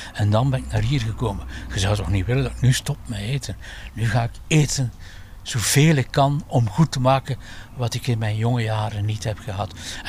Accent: Oostakker, East Flanders, Belgium; Ja, ten eerste, ik ben van Oostakker en dus heb ik de Oostakkerse gedichten. Ik weet zelfs het huis waarin hij zat, kan daar zo naartoe gaan, waar hij dat geschreven heeft.

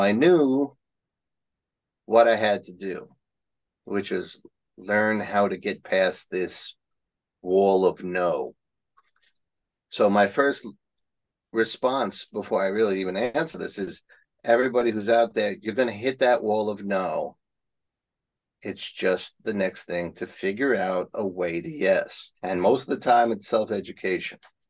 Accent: Bronx, New York, United States; Hi, I'm from the Bronx.

